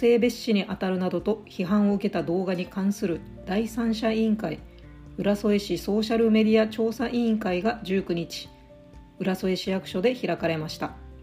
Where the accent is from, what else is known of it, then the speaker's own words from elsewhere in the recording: Okinawa, Japan; もう沖縄出身ですっていうのをちょっとごまかしたりもしていました。